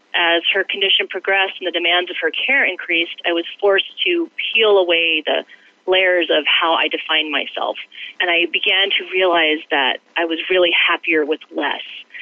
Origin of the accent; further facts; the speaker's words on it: Salt Lake City, Utah, United States; I'm from Salt Lake City, Utah.